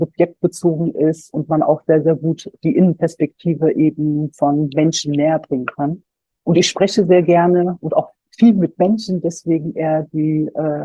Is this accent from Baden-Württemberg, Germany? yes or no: no; Solingen, North Rhine-Westphalia, Germany; ich bin selber Solingerin. Ich bin gebürtige Solingerin und ich war damals 19 Jahre alt, als der Brandanschlag verübt wurde.